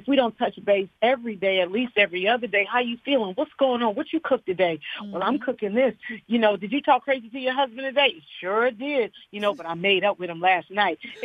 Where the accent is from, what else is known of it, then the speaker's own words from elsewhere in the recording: Chester, Pennsylvania, United States; You know I'm from Chester, PA.